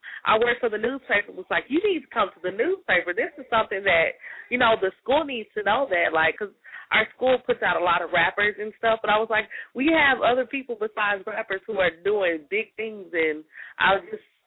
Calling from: Houston, Texas, United States; I'm actually in Houston, Texas right now.

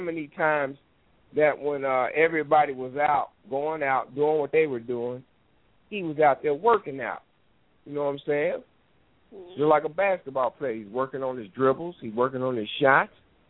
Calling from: Dayton, Ohio, United States; calling from Dayton, Ohio.

